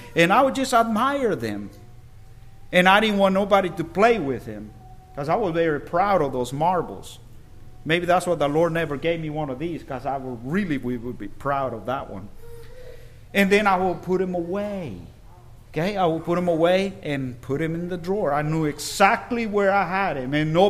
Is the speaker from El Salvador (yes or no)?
yes; El Salvador; also born or lived in Central America; But I was born and raised in El Salvador.